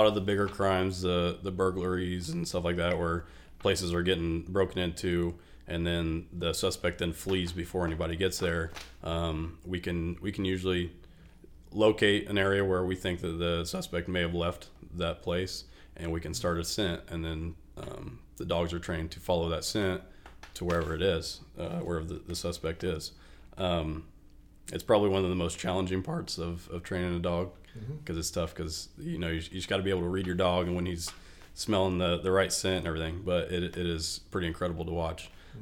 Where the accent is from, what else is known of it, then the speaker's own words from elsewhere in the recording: Mattoon, Illinois, United States; I'm from Mattoon, born and raised.